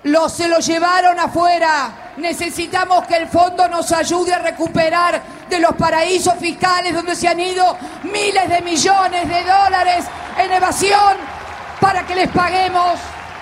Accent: Argentina; todos unidos como argentinos de bien

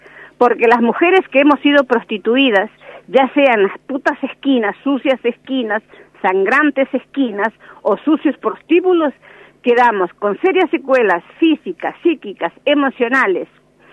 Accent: Buenos Aires Province, Argentina; Quiero aclarar primero que yo no soy de Cava, soy del conurbano profundo, uh-huh. Del conurbano sur, cada día más empobrecido, cada día más precarizado

